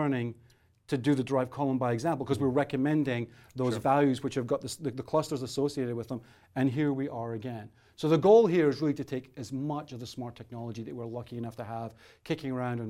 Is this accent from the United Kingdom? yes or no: yes; United Kingdom; I'm British, so I'm much more polite than